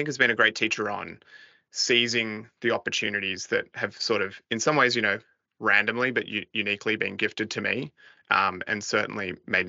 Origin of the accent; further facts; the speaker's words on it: New South Wales, Australia; I grew up on the Central Coast, but traveled down to Sydney for school.